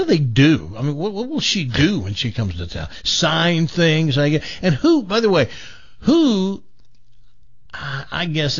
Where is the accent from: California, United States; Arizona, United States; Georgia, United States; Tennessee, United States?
Tennessee, United States; Humboldt; born there; I was born in Humboldt, Tennessee.